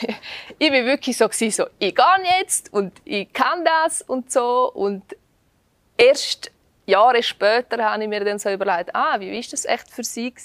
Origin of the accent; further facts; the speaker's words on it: Ardez, Graubünden, Switzerland; ich bin in Ardez im Unterengadin aufgewachsen und habe eine Lehrstelle in Chur gekriegt. Und ich habe mit 16 sowieso gemeint, ich sei erwachsen.